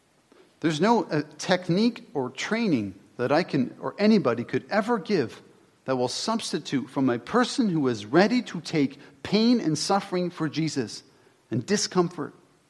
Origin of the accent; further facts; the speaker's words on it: British Columbia, Canada; I'm a Canadian. Thank you very much. I have citizenship in this country. I went to university. I'm white. I grew up near Vancouver.